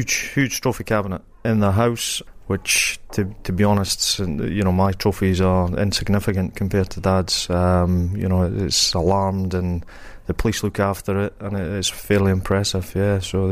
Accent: Edinburgh, Scotland, United Kingdom; also born or lived in Southport; Edinburgh. Originally born in Southport when Dad played for Liverpool.

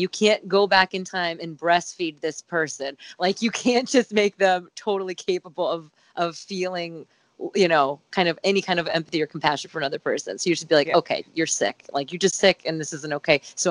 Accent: Dayton, Ohio, United States; I'm from Dayton, Ohio

